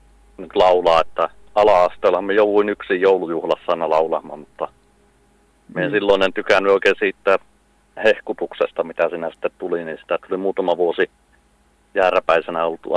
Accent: Kolari, Lapland, Finland; accent: Kolari dialect; now in Härmä, Finland; No minä olen tuolta Kolarista kotoisin, mutta 16 vuotta täällä Härmässä asunut nyt.

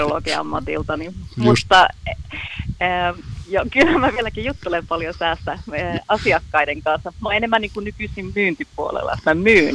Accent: Sweden; born there; Finnish is a second language; kun kuitenkin olen syntynyt Ruotsissa, niin tietenkin ruotsin kieli on vielä vahvempi mulla.

